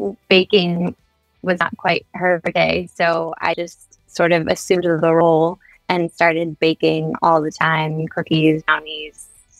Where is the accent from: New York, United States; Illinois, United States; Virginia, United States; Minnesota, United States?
Virginia, United States; Charlottesville; I am actually. I came back to my hometown. So I never thought I would, but I did grow up in Charlottesville, Virginia.